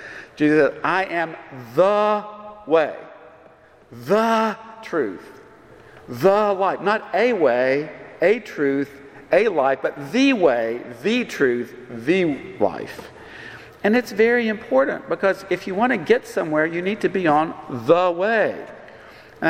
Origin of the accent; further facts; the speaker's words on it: Ashland City, Tennessee, United States; this man just on the street there in Ashland City, my hometown, came up and said, you know, do you know the way to McEwen?